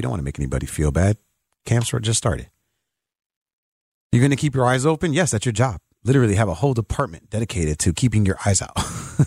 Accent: Chicago, Illinois, United States; working in sports radio, specifically here in Chicago, you know, as a Chicagoan

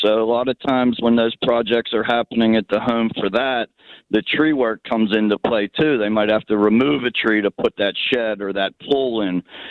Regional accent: Pittsburgh, Pennsylvania, United States; And, you know, I grew up in Greenfield, so I'm, you know, familiar with those Greenfield, Squirrel Hill, Hazelwood.

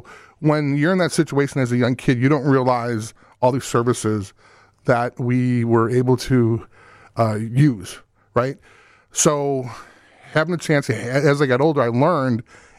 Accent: Chicago, Illinois, United States; So not only do I have a chance to play for my hometown team, I have a chance to play football with my idol. And then I went to the same high school as Dick Butkus.

